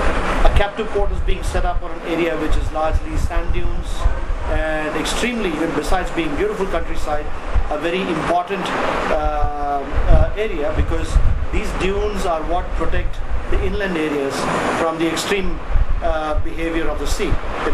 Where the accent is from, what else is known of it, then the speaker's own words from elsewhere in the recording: Tamil Nadu, India; it's in a very beautiful part of my home state, which is Tamil Nadu. It's a South Indian coastal state.